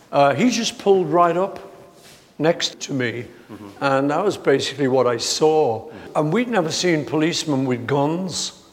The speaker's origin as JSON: {"language": "English", "town": "Liverpool", "region": "North West England", "country": "United Kingdom", "said": "We're kids from Liverpool."}